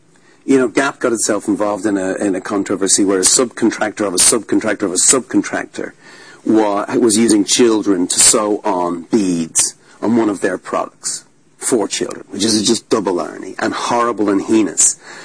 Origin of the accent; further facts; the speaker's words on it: Ireland; as an Irish man who's seen troubles in Northern Ireland and seen, you know, what can happen